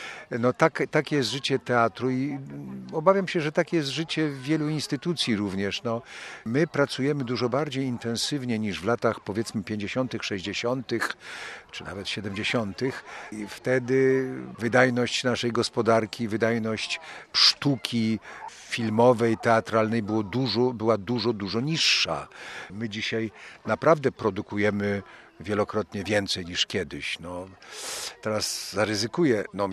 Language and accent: Polish; Świętokrzyskie Voivodeship, Poland; Ja jestem prosty chłop z Kieleckiego